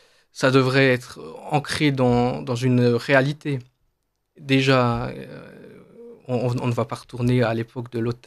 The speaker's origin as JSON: {"language": "French", "country": "Switzerland", "said": "moi je viens de la Suisse, donc tous les jours des centaines, des milliers de Français, d'Allemands viennent travailler en Suisse"}